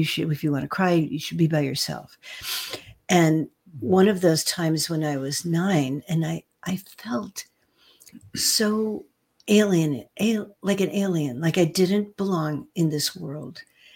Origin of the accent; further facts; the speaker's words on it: Buffalo, New York, United States; born there; Okay. Well, so I was born in Buffalo, New York.